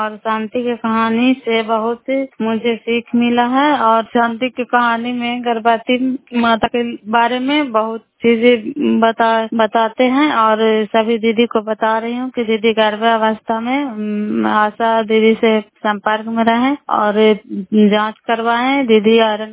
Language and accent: Hindi; Bairiganj, Bihar, India; नालंदा जिला कराय ब्लॉक मुकराता पंचायत ग्राम बैरीगंज की निवासी हूँ